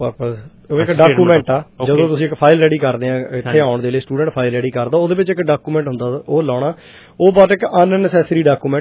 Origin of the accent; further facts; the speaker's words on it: Nawanshahr, Punjab, India; ਮੈਂ ਨਵੇਂ ਸ਼ਹਿਰ ਤੋਂ ਆ, ਸਾਡੇ ਸ਼ਹਿਰ ਦੇ ਵੀ ਇੱਕ ਦੋ ਹੈਗੇ ਨੇ